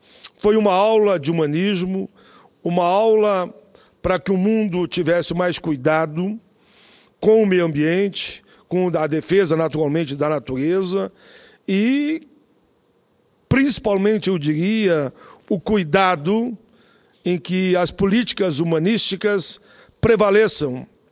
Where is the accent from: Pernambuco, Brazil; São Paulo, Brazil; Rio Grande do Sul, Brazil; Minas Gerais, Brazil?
Rio Grande do Sul, Brazil; sou do Sul, eu venho do Sul